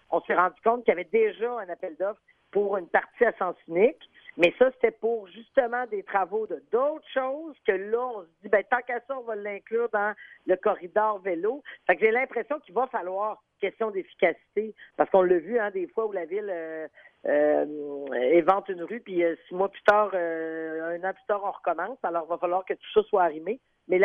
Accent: Charlesbourg, Quebec, Canada; moi, j'ai grandi à Charlebourg

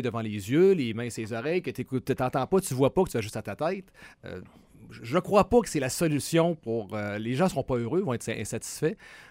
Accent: Giffard, Quebec, Canada; parce que je venais de Giffard.

